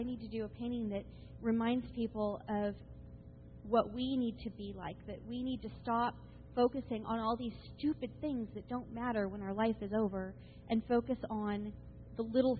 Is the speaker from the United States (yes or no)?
yes; Sonora, California, United States; I'm from from Sonora, California. It's about an hour and a half outside of Yosemite National Park.